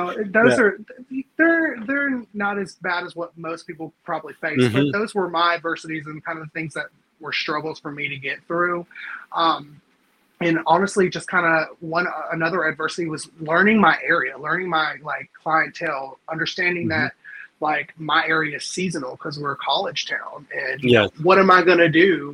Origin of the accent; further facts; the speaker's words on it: Alabama, United States; I grew up in Alabama. That's an adversity of itself. But as just as a gay guy in Alabama, I've struggled a long time just finding myself and feeling accepted